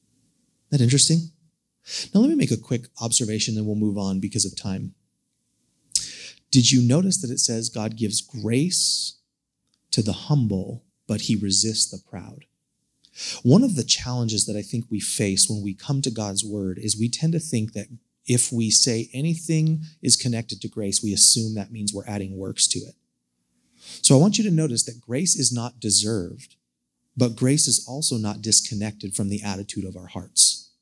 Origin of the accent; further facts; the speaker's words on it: United States; I don't like suffering, especially as an American, because here's what I'm told as an American.